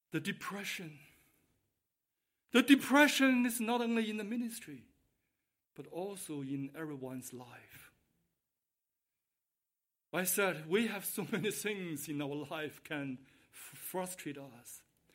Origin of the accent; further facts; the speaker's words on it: China; now in Canada; I came to Canada from China 24 years ago. I know with me there's many other immigrants.